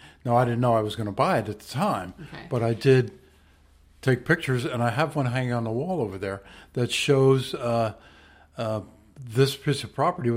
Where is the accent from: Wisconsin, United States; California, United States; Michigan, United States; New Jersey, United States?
New Jersey, United States; Point Pleasant; Born and raised in New Jersey, in Point Pleasant, a town north of here, since I was 5 years old in Point Pleasant, yes.